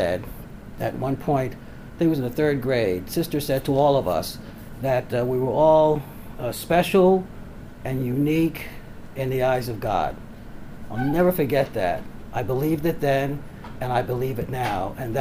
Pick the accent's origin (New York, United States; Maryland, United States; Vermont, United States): New York, United States; Bronx; I grew up in the South Bronx in the, it's called the Patterson Projects, and So by any socioeconomic status, I guess we would be considered poor.